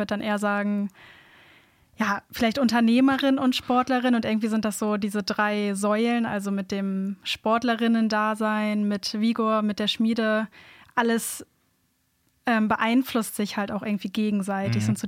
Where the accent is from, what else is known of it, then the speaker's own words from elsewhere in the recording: Kiel, Schleswig-Holstein, Germany; Ich komme aus Kiel